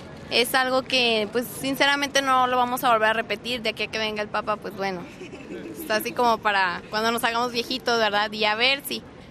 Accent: León, Guanajuato, Mexico; tengo 17 años y soy de aquí de León, Guanajuato.

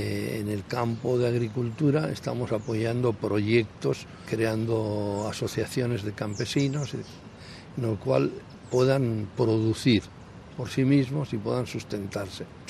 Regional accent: Aguilar del Río Alhama, La Rioja, Spain; now in Mozambique; soy natural de La Rioja, España, de un pueblecito que se llama Aguilar del Río Alhama. Y llevo 18 años trabajando en Mozambique.

